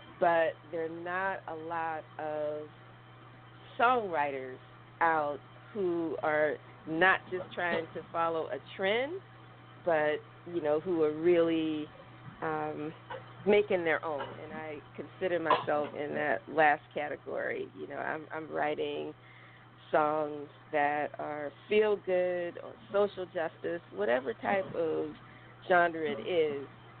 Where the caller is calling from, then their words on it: California, United States; I'm here in sunny California.